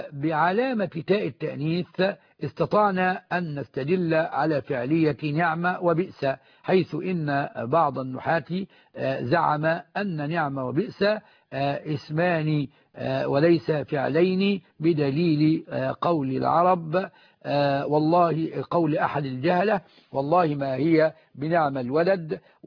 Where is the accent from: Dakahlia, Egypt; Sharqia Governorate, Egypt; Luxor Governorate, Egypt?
Sharqia Governorate, Egypt; أنا من الشرقية أيضا.